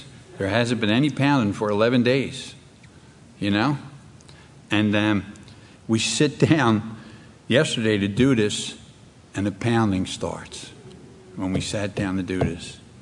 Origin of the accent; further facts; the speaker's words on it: Philadelphia, Pennsylvania, United States; I'm from Kensington.